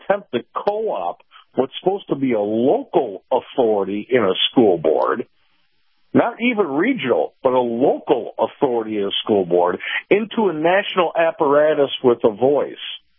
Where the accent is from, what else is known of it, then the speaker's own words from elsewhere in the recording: Illinois, United States; because where I grew up in outside of Chicago, we had a wonderful school board.